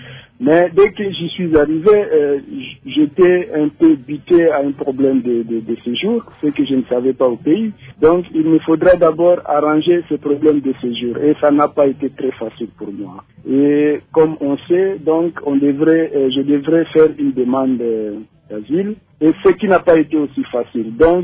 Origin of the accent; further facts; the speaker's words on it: Kinshasa, DR Congo; je viens d'un quartier pauvre, j'ai grandi vers Kimbwala, Lutendele là-bas.